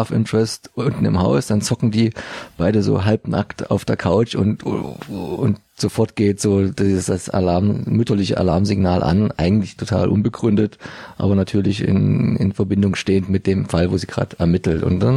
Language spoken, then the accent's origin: German; Dresden, Saxony, Germany; wo wir uns als Dresdner immer so köstlich aufregen